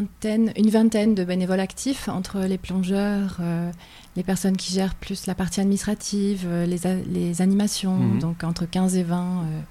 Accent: Angoulême, Nouvelle-Aquitaine, France; also born or lived in Lille / Bordeaux; Alors, moi, je suis née à Lille. Il y a Pibal-sous-Caillou, à Lille. Et donc, j'ai grandi à Angoulême. J'ai passé 5 ans de ma vie... chez les Ch'tis, là-haut

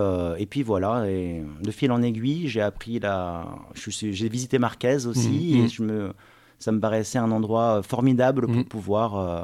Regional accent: Capbreton, Nouvelle-Aquitaine, France; Et bien moi, j'ai grandi à Cap-Breton, pas très loin d'ici.

